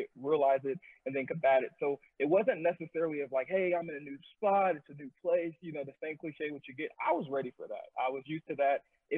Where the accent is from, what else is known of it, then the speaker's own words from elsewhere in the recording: East Palo Alto, California, United States; I'm from East Palo Alto, California, and I was there for a little bit, and I seen a lot of my friends